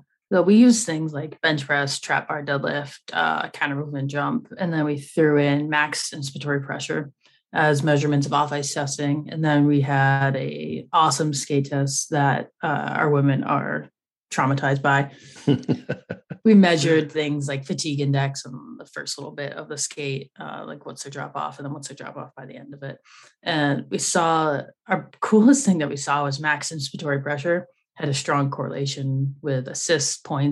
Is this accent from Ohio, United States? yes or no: no; Massachusetts, United States; So I graduated from Springfield College, born and raised in Massachusetts, and then went to school in Massachusetts.